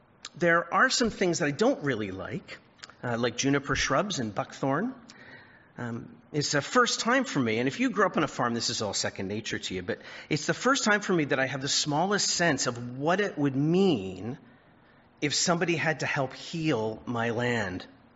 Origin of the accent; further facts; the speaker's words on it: Scarborough, Ontario, Canada; I am a suburban kid. I'm from Scarborough. Nobody has 2-acre properties.